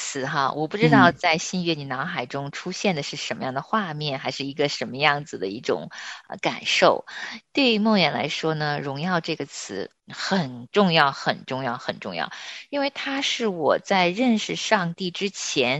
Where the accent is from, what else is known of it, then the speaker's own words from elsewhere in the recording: North China, China; 因为我从小是在华北大平原长大的，在林子里长大、田野里跑大的孩子